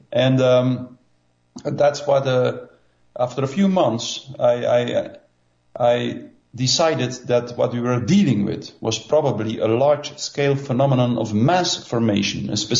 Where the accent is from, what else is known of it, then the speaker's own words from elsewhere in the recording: Belgium; English is a second language; Belgium. I'm from Belgium.